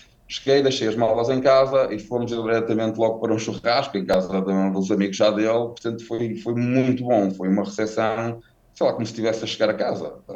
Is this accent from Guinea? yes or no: no; Norte, Portugal; eu venho do Norte, não é? Aqui chove a potes durante muito tempo